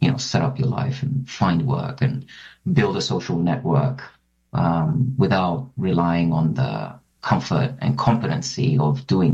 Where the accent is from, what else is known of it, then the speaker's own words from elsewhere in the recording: Cyprus; when I was growing up in Cyprus, there was a bit of a movement brewing that was advocating for Greek Cypriot to be recognized as its own language.